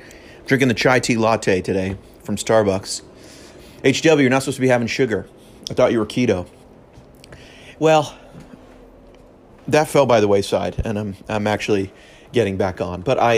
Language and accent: English; San Francisco, California, United States; I grew up in San Francisco, and the Mission District is where my church was.